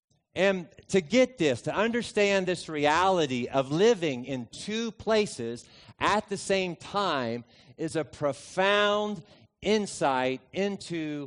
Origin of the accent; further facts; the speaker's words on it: West Virginia, United States; I grew up in West Virginia.